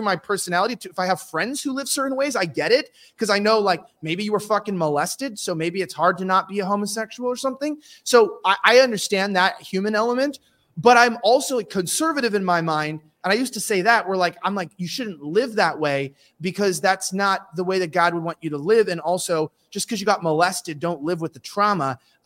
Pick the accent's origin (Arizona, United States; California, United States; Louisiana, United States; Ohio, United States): California, United States; But but I'm from California, and, like, unfortunately, that would be like half the people I knew.